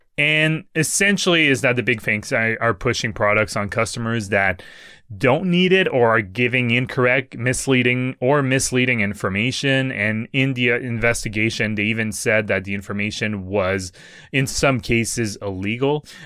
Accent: France; accent: French; English is a second language; Siri doesn't understand my French accent

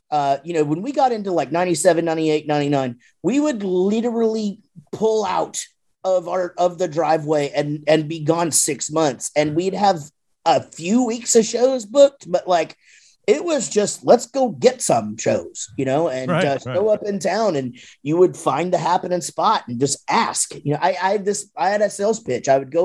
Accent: Wichita Falls, Texas, United States; I'm from Wichita Falls, Texas, and it's a real small town.

